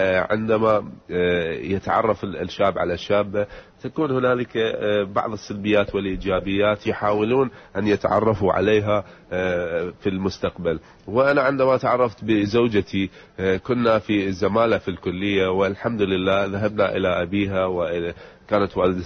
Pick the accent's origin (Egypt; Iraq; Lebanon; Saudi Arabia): Iraq; أن احنا عندنا بالعراق نقول الزواج قسمة ونصيب